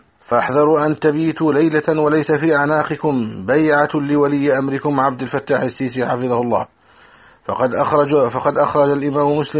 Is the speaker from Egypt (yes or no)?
yes; Egypt; أن يحفظ بلدنا مصر من أكيد الأعداء في الداخل والخارج